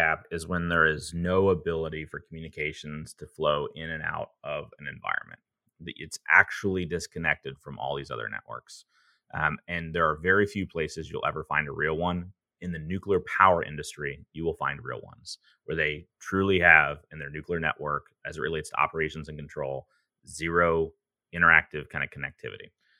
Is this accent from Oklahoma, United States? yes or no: no; Alabama, United States; I'm from Alabama originally. I was going to go to Auburn or Alabama.